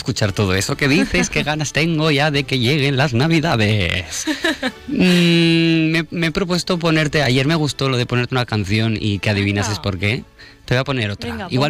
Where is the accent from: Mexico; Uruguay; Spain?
Spain; Valencian Community; yo tiro también pa mi tierra y me subo a la Safor.